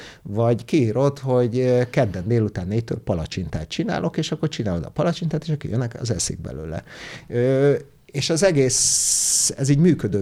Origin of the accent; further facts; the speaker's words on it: Hungary; én is úgy pályáztam, hogy Magyarországról vagyok